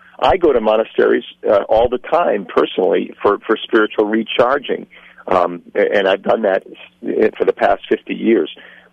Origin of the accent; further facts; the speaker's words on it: Providence, Rhode Island, United States; they were in my hometown of Providence, Rhode Island